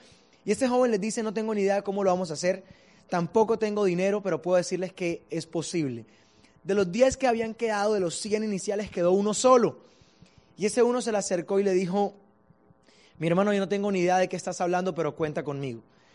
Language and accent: Spanish; Barranquilla, Atlántico, Colombia; born there; Nací en Barranquilla, nada extraño